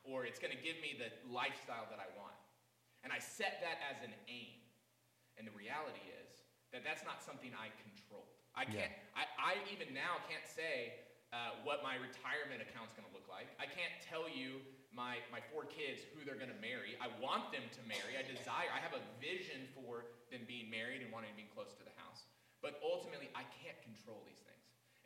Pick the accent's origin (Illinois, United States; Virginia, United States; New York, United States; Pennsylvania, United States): Virginia, United States; I was from Virginia. I went to UT Knoxville, go Vols.